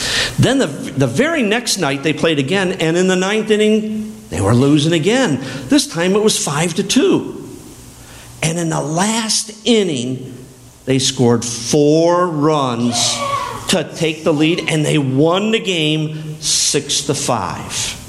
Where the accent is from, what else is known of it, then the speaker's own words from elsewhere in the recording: Chicago, Illinois, United States; Did you know that I was born and raised in Chicago? Yeah, I came from the big city before I went to college and then moved down here.